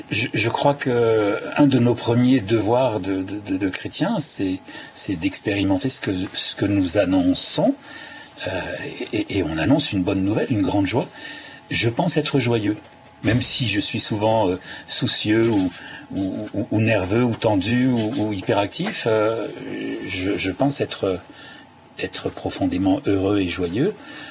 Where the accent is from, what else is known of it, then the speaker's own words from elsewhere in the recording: Grand Est, France; qui se passe en Meuse, donc chez nous, en Lorraine